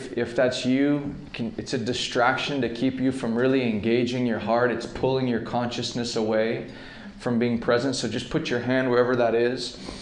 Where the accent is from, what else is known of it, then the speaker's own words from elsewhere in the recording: Dallas, Texas, United States; I'm from Dallas.